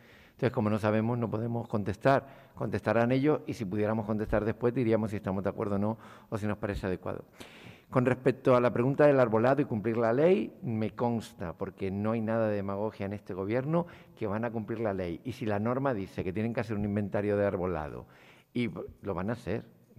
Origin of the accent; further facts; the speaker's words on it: Canary Islands, Spain; como en algunos lugares donde se hacen campos de golf en las tierras canarias, de donde vengo, que se hacen con picón y arena